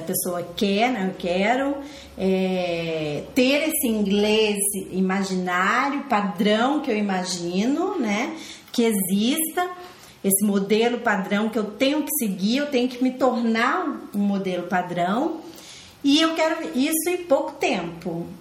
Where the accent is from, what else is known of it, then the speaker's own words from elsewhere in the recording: Brazil; accent: Brazilian; quando eu proponho ensinar como brasileira, não abro mão do meu papel de brasileira, não abro mão do meu sotaque de brasileira